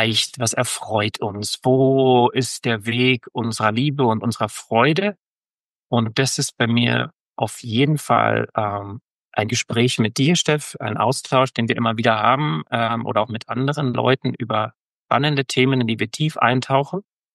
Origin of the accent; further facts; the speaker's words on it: Berlin, Germany; wir leben zwischen Stuttgart und Ulm im Süden Deutschlands. Ursprünglich komme ich aus Berlin.